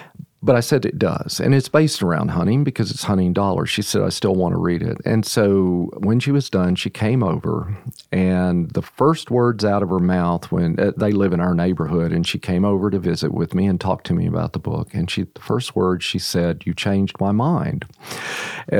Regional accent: Texas, United States; I grew up in Texas.

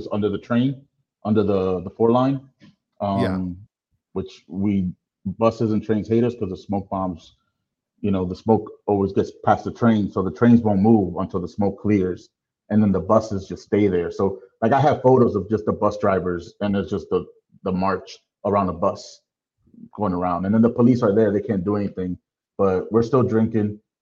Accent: Bronx, New York, United States; I'm from the Bronx, so I grew up around the whole stadium area.

